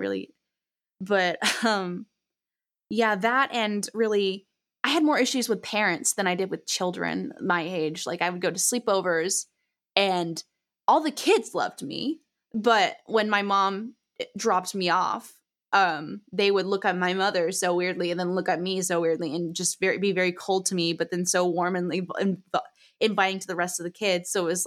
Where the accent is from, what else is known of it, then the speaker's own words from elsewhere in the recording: Southern US, United States; But I've had an overall much more positive experience than I did growing up in South, even though it's still in the South.